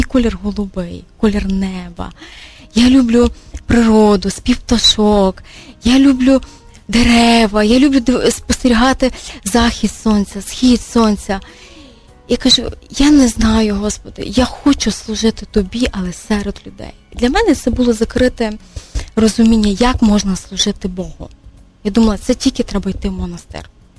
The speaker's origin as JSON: {"language": "Ukrainian", "town": "Novyi Rozdil", "region": "Lviv Oblast", "country": "Ukraine", "tie": "born or raised there", "said": "А я виросла в Новому Роздолі. Це місто, де видобувають сірку."}